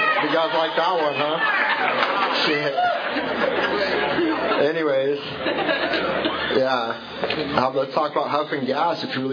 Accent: California, United States; So I'd drive down to the store, no matter what condition I was in, because I'm Californian.

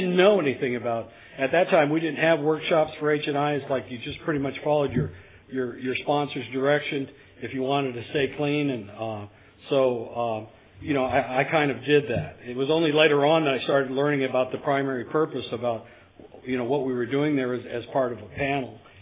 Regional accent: Kings Tulare County area, California, United States; I'm from the Kings Tulare County area of the Mid-State

